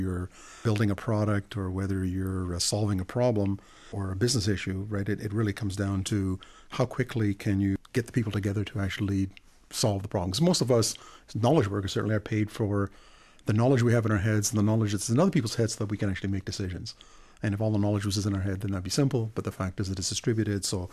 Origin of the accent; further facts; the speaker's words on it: Ottawa, Ontario, Canada; and I'm from Ottawa